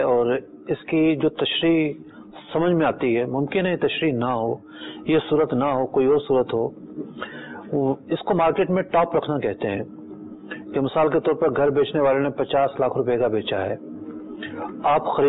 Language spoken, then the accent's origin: Urdu; Karachi, Sindh, Pakistan; اگر میں سندھ میں پلا بڑا نہ ہوتا تو مجھے سمجھ میں نہ آتی, کیونکہ کراچی جیسے شہر میں تو جو ہے وہ اینٹوں کا دور ہی نہیں ہے